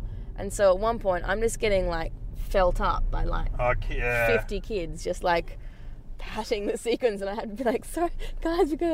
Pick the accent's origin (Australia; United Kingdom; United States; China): Australia; Queensland; also born or lived in Brisbane; now in Melbourne, Australia; I still kind of say I'm from Queensland, even though I've been here.